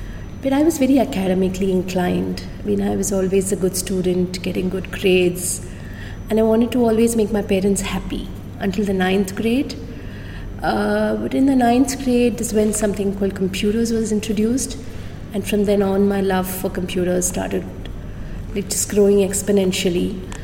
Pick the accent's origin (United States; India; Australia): India; Tiruvallamala, Kerala; So I grew up all over India, I think thanks to my parents. I come from a small village in Kerala by name Tiruvallamala. That's where my name also has its with the village.